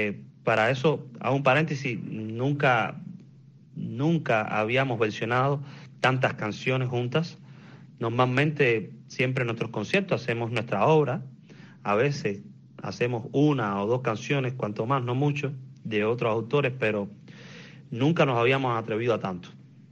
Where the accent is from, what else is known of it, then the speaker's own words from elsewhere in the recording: Cuba; una canción que todos los cubanos la hemos escuchado, dentro y fuera de la isla